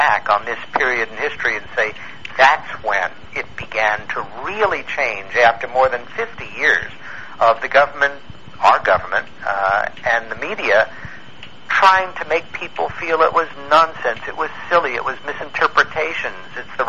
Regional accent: Long Island, New York, United States; Long John Neville, who I'd listened to on the radio growing up on Long Island.

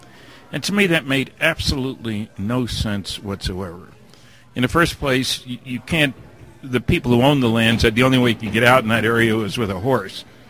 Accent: New Jersey, United States; I'm from New Jersey. That was part of the problem.

